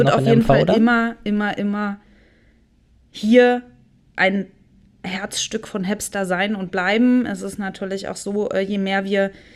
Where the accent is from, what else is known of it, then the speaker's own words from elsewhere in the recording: Berlin, Germany; born there; obwohl ich ja gebürtige Berlinerin bin